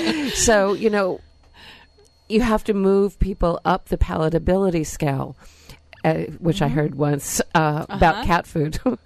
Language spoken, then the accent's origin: English; United States; And I don't include myself in that, but I am an American.